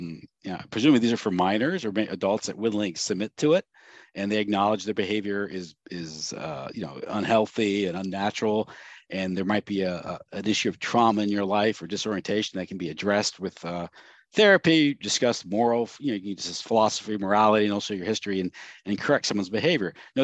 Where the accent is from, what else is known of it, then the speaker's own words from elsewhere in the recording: United States; I'm an American